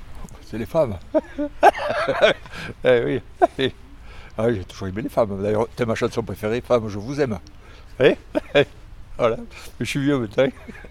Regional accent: Mende, Occitanie, France; je suis natif de Mende, Lozère. Et voilà, je restais toute ma vie en Lozère, à part mon régiment en Algérie.

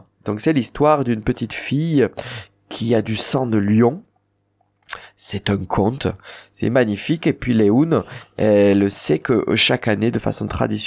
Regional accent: the Midi, France; accent: Midi; Et c'est ce qui nous donne notre accent du midi

